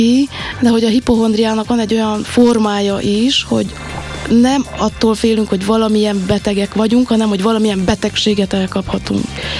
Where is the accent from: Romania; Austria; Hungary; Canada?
Romania; Székely Land; mi is székely emberek vagyunk.